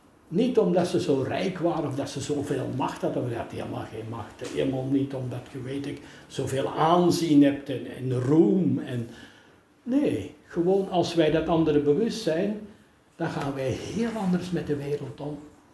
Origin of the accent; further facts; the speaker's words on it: Belgium; want wij zijn Nederlanders, ik ben Belg hoor, maar wij zijn hier geboren en dat mogen we eren.